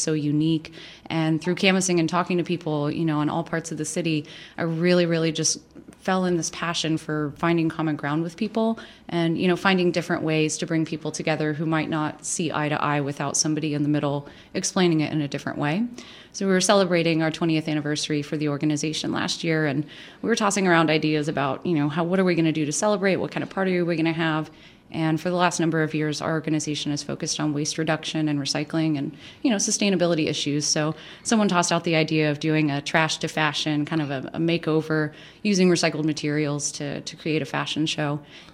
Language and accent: English; Austin, Texas, United States; also born or lived in San Marcos; I was born and raised in South Austin until I was in school in 6 or 7, and I moved to San Marcos.